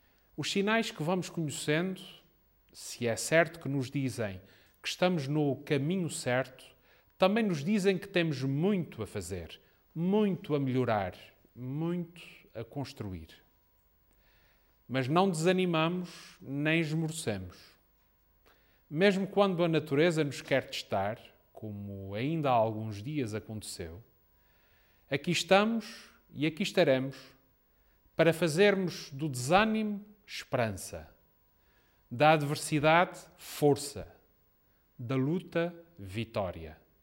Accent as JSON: {"language": "Portuguese", "region": "Azores", "country": "Portugal", "said": "nesta terra somos nós açorianos que definimos o nosso futuro"}